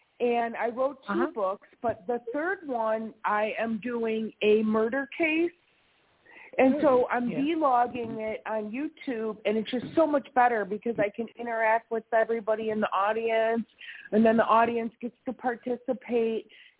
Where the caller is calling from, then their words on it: Wisconsin, United States; I'm in Wisconsin.